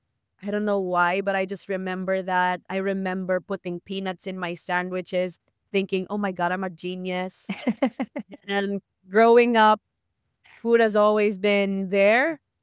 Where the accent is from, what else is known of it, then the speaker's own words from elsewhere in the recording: Santa Rosa, Calabarzon, Philippines; I'm in Santa Rosa, Paul, though I grew up. So my parents' house is like 50 or 100 meters from the bridge that connects Cabuyao and Santa Rosa, Laguna.